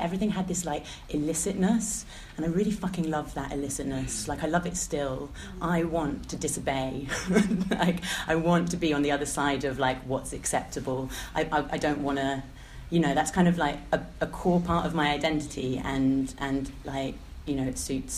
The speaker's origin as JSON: {"language": "English", "region": "London", "country": "United Kingdom", "tie": "born there", "said": "I was born in London, and I was born into like a fairly affluent family"}